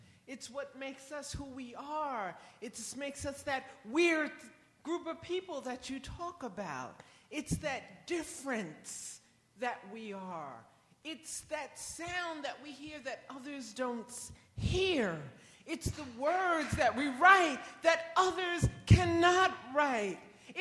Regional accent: New York, United States; I'm a New Yorker. I've been here all my life.

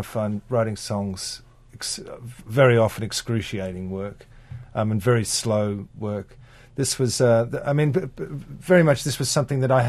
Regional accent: Australia; I think I'm Australian. We're all a bit like that over from Australia.

